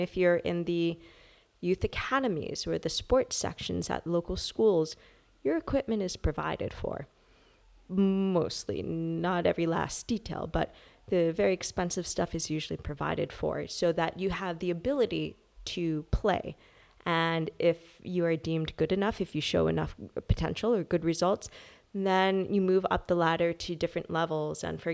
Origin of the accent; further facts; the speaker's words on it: New England, United States; I'm from New England, so I grew up on, you know, cracking your own lobster, playing with your food.